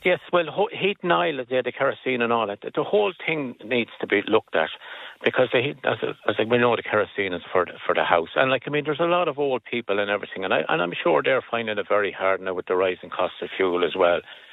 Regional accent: Ireland; We're the Irish people of the island of Ireland.

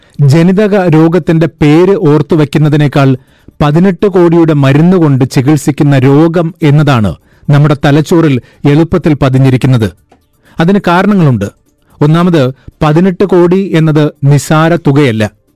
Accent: Kerala, India; അതുകൊണ്ട് തന്നെ ഞാൻ മലയാളിയാണ് എന്ന് പറയുന്നതിൽ എനിക്ക് അഭിമാനവുമുണ്ട്.

